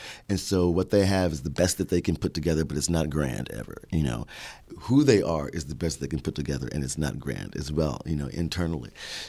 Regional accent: Houston, Texas, United States; I am from Houston

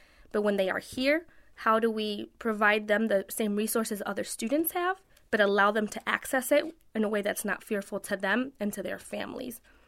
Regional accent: Mexico; now in United States; So I'm not originally from the U.S. I am a citizen currently, but I was originally from Mexico, and when I came to the United States, I was a migrant worker.

